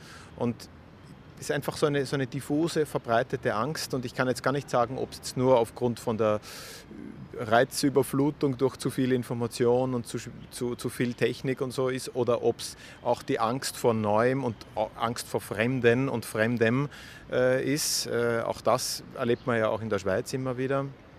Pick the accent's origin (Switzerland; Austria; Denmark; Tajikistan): Austria; Also ich komme aus Österreich